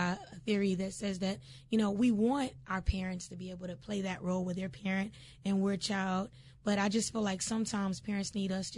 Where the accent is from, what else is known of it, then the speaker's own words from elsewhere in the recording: San Antonio, Texas, United States; I'm originally from San Antonio, and we moved here in 2010.